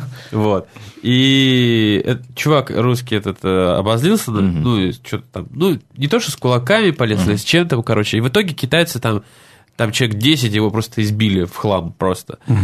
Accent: Russia; now in China; А я приехал из России, а так у меня 44-45 размер, в Китае очень трудно купить

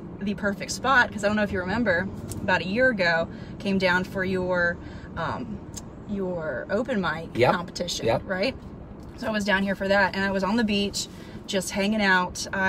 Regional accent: Roanoke, Virginia, United States; now in Naples, United States; And then Roanoke, Virginia, which is my hometown.

